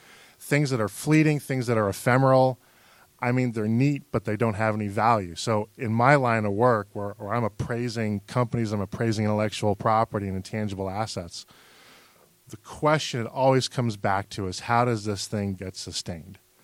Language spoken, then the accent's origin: English; New England, United States; accent: New England; So I grew up in New England, and despite the fact I've lost most of my accent, though, if I have a couple of beers, it comes back.